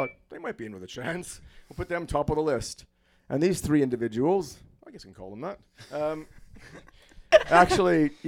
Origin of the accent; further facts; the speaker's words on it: Ottawa, Ontario, Canada; But I'm from Ottawa. That's where I grew up. That's in Canada, incidentally, American listeners.